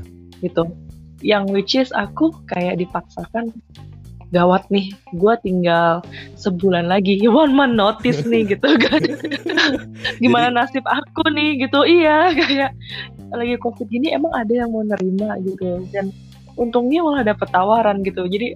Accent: Jakarta, Indonesia; kita orang Jakarta maunya KPR-an dong ya gitu kan.

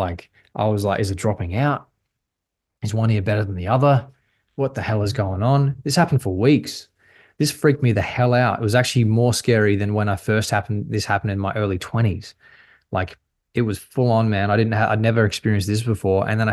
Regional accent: Australia; But then I moved back to Australia, my home country, and I had to do hotel quarantine for 2 weeks

